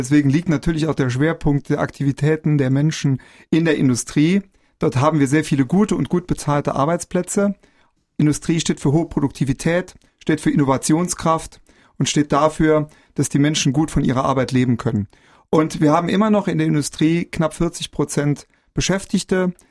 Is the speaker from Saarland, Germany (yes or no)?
yes; Nalbach, Saarland, Germany; am Littermannkreuz in Nalbach, da wo ich herkomme